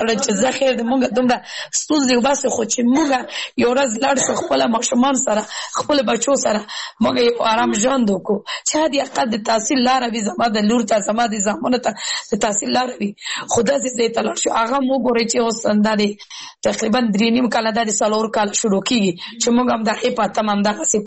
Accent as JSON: {"language": "Pashto", "region": "Kabul", "country": "Afghanistan", "said": "زه اوس بل ولایت کې اوسېږم زه پخپله د کابل ولایت نه یم زه زما یو بل داسې پنهاني یو ولایت کې اوسېږم چې هلته زه خلک ما نه پېژني"}